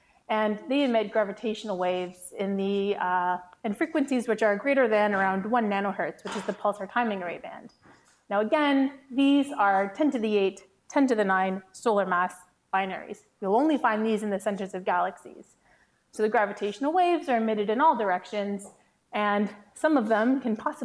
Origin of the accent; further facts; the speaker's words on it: Ottawa, Ontario, Canada; because I'm from Ottawa